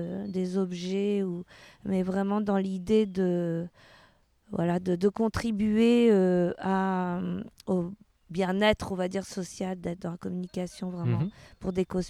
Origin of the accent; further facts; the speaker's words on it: Poitiers, Nouvelle-Aquitaine, France; j'ai eu une proposition à Poitiers, dans ma ville natale